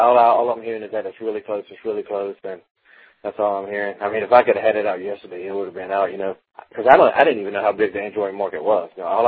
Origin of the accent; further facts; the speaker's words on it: North Carolina, United States; you know, Mid-Atlantic, growing up in North Carolina, you know, if you're a wrestling fan, you're going to love Ric Flair